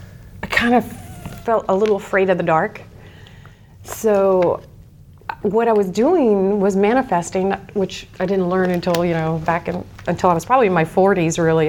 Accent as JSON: {"language": "English", "town": "Norfolk", "region": "Virginia", "country": "United States", "tie": "born or raised there", "said": "Norfolk, Virginia. Virginia Beach"}